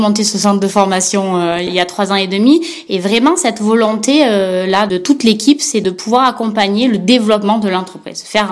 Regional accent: Digne-les-Bains, Provence-Alpes-Côte d'Azur, France; on est originaire de Digne-les-Bains.

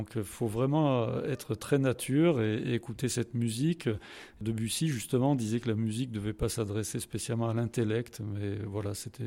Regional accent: Briançon, Provence-Alpes-Côte d'Azur, France; Voilà, je suis natif de Briançon

